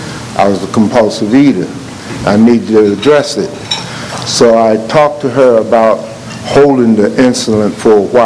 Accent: Seattle, Washington, United States; Good afternoon, everyone. … from Seattle.

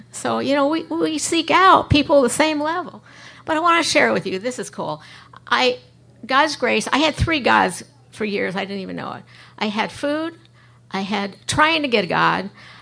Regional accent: New York, United States; I'm from New York, so I'm not a gardener.

